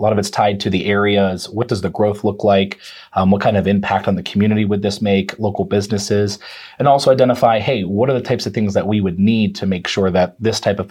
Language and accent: English; Monroeville, Pennsylvania, United States; Yep, so I grew up over in Monroeville, east of the city, swam in high school, swam YMCA club